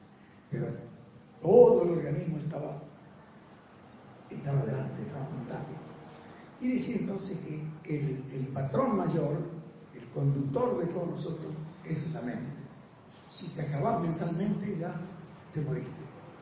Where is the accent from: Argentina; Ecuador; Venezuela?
Argentina; Misiones; yo cada día que pasa soy más argentino y cada día más misionero